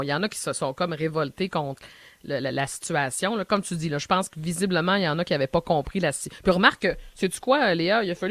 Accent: Quebec, Canada; Ça vient d'ailleurs de ma région d'origine au Saguenay-Lac-Saint-Jean.

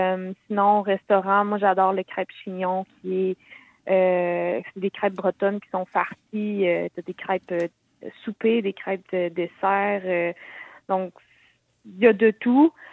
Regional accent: Sainte-Luce, Quebec, Canada; Oui, moi j'ai grandi à Saint-Luce.

